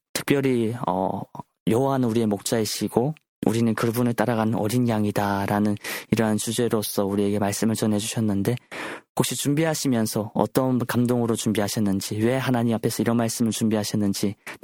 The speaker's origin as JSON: {"language": "Korean", "country": "North Korea", "said": "저도 또 북조선 사람 중 한 명으로서"}